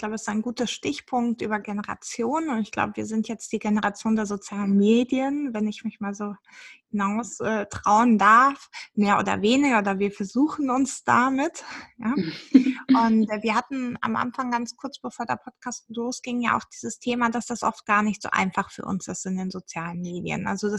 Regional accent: Hungary; also ich bin in Ungarn aufgewachsen und dementsprechend suche ich das jetzt noch.

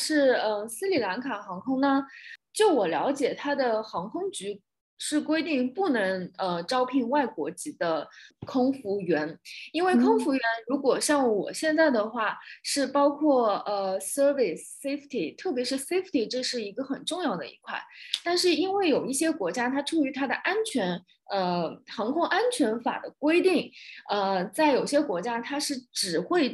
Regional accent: Shanghai, China; 我是来自中国上海的

